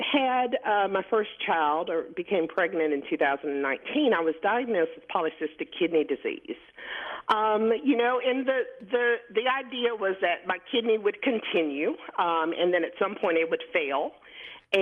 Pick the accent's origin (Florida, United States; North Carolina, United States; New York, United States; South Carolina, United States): Florida, United States; Pensacola; growing up, I was born in Pensacola, Florida. I'm in the South. We call it the Bible Belt here.